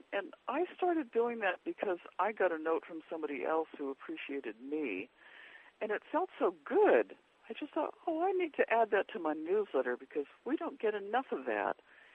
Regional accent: Long Island, New York, United States; when I was a kid, when I was growing up on Long Island, I would draw people with brown faces and wide noses and curly hair

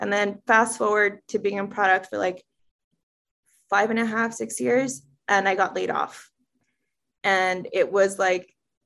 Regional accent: Los Angeles, California, United States; I am originally from East LA, and born and raised in East LA all day.

